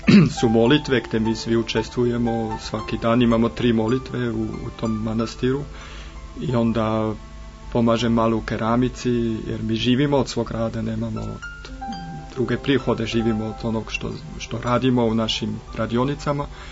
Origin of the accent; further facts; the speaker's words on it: Bern, Switzerland; Serbian is a second language; Ne, ja sam također rođen u Švajcarskoj. To je slučajno, brat Rože bio iz francuskog govornog područja, ja sam iz kantona Berna.